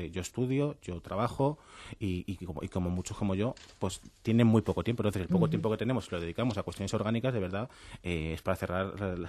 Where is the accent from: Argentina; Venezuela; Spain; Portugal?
Spain; Madrid, Community of Madrid; Como soy de Vallecas Villa